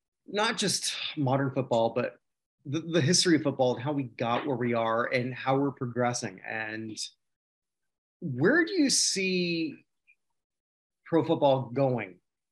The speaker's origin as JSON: {"language": "English", "country": "Canada", "said": "Hockey's like, obviously as a Canadian, I'm pretty big on"}